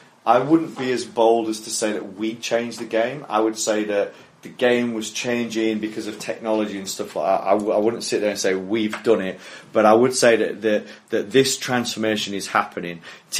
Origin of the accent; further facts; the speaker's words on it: Yorkshire and the Humber, United Kingdom; I'm a Yorkshireman, so I grew up loving cricket.